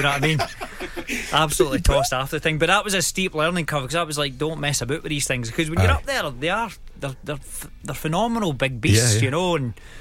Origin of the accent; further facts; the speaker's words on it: Greenock, Scotland, United Kingdom; But I mean, growing up in Greenock, you're quite handy.